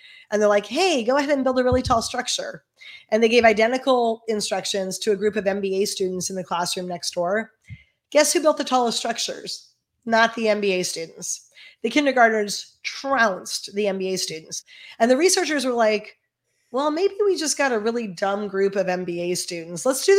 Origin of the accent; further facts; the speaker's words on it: Tustin, California, United States; in my hometown of Tustin, California.